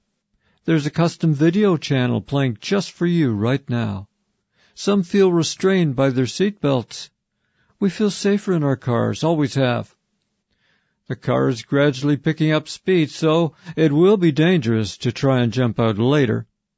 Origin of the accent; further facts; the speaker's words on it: Toronto, Ontario, Canada; I grew up in Toronto. That never happened.